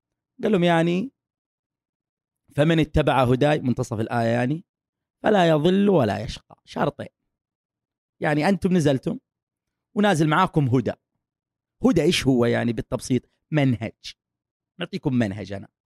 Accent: Saudi Arabia; وموجودين عندنا في السعودية

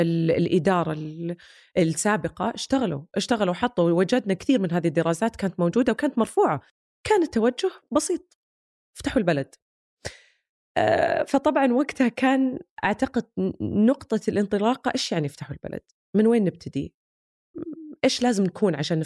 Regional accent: Saudi Arabia; شيء إحنا فخورين فيه كلنا كسعوديين

